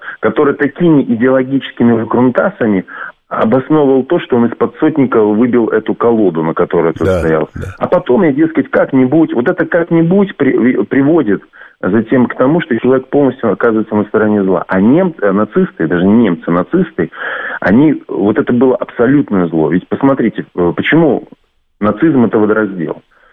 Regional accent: Belarus; как я, белорус, должен относиться

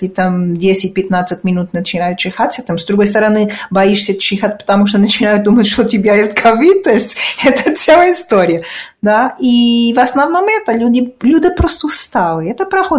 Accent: Lisbon, Portugal; Да, я вообще из Лиссабона и болею за

